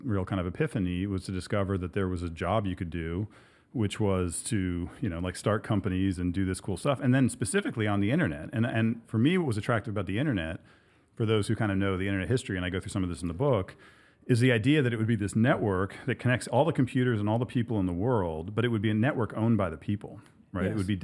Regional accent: Ohio, United States; like I was just my own background, like I came from Ohio. My parents were professors.

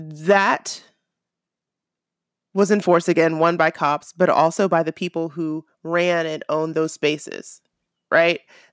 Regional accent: Virginia, United States; I'm from Virginia, so I know a lot of U.S. history.

